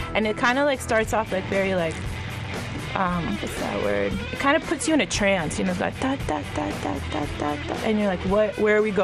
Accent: the South, United States; hey, we're from the South. Really good, good people, but if you cross us, you're gonna probably get stabbed. And that's kind of the South.

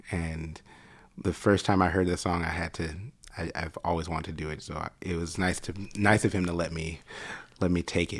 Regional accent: Oak Park, Illinois, United States; I grew up in Oak Park, Illinois, just outside of Chicago, pretty much on the edge there.

